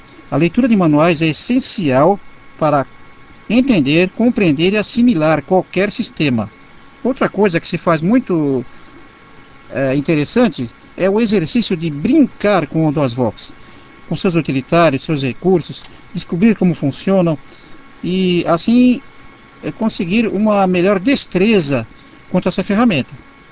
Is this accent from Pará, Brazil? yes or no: no; São Paulo, Brazil; born there; sou nascido em São Paulo, capital, sou invisual desde nascido